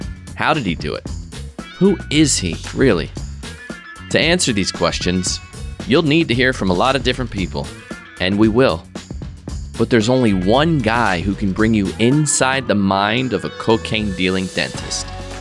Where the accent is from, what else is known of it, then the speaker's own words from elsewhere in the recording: Philadelphia, Pennsylvania, United States; I grew up in Philly